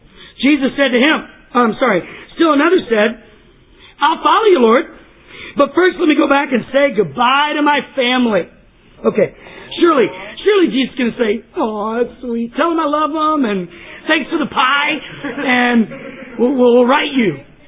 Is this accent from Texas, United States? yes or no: yes; Texas, United States; Well, I grew up in East Texas on a farm and my grandpa had some corn